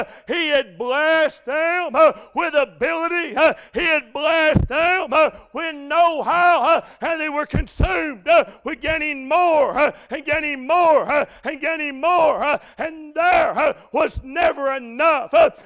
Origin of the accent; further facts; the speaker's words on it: Beech Grove, Indiana, United States; when I was a little boy growing up in Beech Grove.